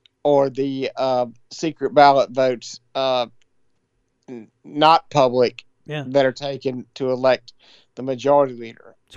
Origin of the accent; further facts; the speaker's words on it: South Carolina, United States; also born or lived in Georgia; I was born in Georgia, but grew up in South Carolina. All my politics from my early years were all in South Carolina.